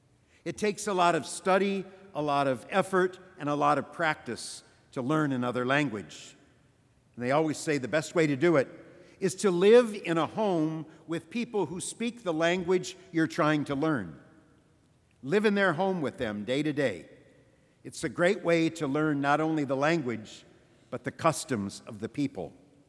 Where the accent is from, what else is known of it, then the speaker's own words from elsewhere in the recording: Flint, Michigan, United States; I remember, of course, the tornado that struck down in my hometown when I was a little boy. It was an F5 tornado. It wiped out a whole section of the north end of Flint, and 116 people lost their lives.